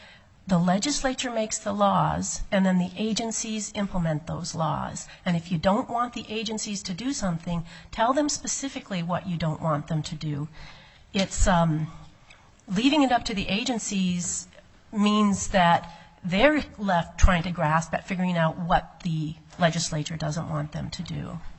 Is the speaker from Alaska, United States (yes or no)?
yes; Alaska, United States; I was born and raised in Alaska. My parents were born and raised in Alaska. My grandparents were raised in Alaska. I have been here my entire life.